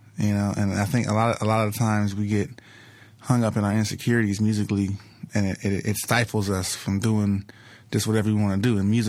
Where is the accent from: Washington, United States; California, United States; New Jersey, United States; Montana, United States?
California, United States; Los Angeles; South Central LA, South Central Los Angeles. I grew up in the first 8 years of my life on 74th and Figueroa.